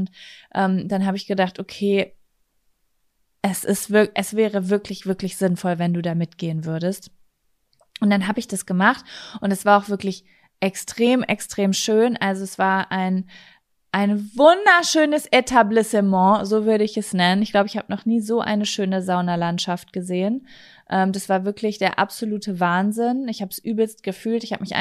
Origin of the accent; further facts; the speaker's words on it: North Rhine-Westphalia, Germany; Bei uns in Ostwestfalen gibt es ja ganz viel.